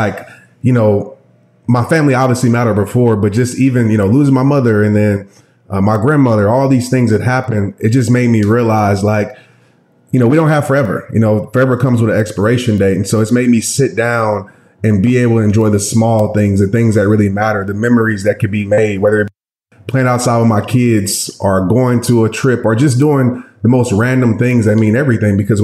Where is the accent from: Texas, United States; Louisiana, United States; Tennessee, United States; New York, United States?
Louisiana, United States; my childhood was pretty good. I grew up in Louisiana, the youngest of two older brothers.